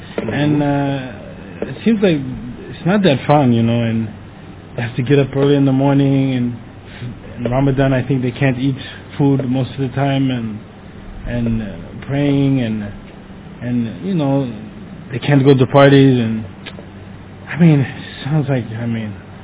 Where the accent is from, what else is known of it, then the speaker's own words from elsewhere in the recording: New York City, New York, United States; moved away; I'm from New York City, and you can't do that in New York.